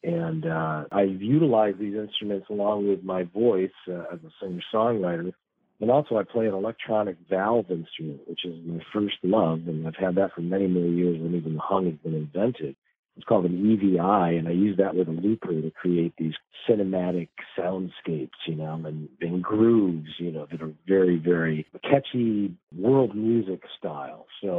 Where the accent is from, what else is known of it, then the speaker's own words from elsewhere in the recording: Geneva, New York, United States; I'm in New York State, where my hometown is Geneva, New York.